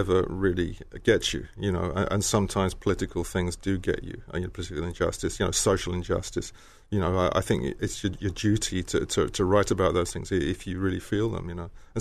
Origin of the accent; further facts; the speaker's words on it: United Kingdom; now in Los Angeles, United States; And I come from Britain, where national radio is subsidized by the government, so you don't have to think about it.